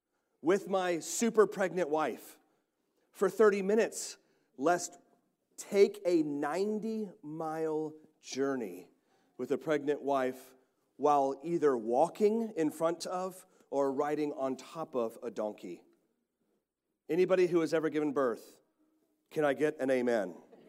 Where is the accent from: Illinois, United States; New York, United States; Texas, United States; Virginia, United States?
Texas, United States; I'm a Texan, so I've got things in my glove box.